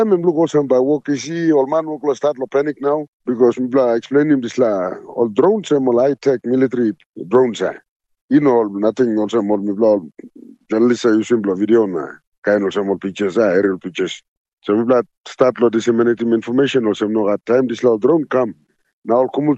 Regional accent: Enga, Papua New Guinea; Now I'm from Papua New Guinea. I'm from Enga

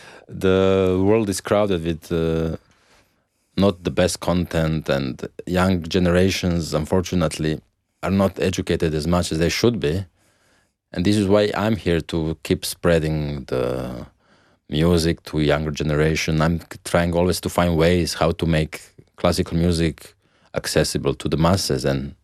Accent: Croatia; Well, I grew up in Croatia, and it was a nice childhood. I grew up in nature, by the sea, and this is why I still love nature so much.

